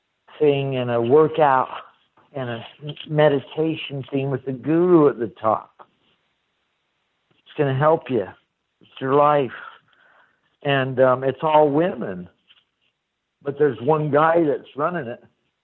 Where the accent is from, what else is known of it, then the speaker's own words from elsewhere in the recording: Salt Lake City, Utah, United States; I'm from Salt Lake